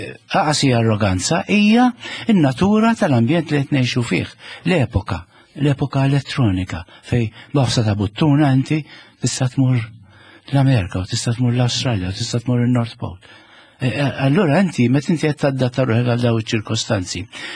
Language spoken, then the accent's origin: Maltese; Kalkara, South Eastern Region, Malta; U jien mill-Kalkara, li tliet kwarti min-nies hemmhekk kienu familji Ingliżi. Qed jgħixu hemm għax kellna bigi, kellek il-wireless station, kellek ir-rikażi kollha mimlin suldati Ingliżi.